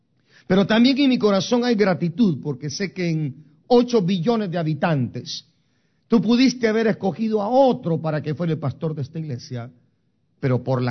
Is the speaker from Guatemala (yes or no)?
yes; Guatemala; now in San Francisco, United States; hace 41 años, yo salí de Guatemala. Tengo 41 años de haber venido de Guatemala. Salí el 13 de febrero de 1982.